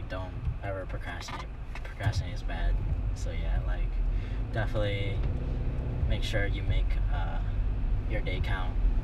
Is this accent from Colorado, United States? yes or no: no; Chicago, Illinois, United States; Born and raised in Chicago. Kind of live on the south side or near south side.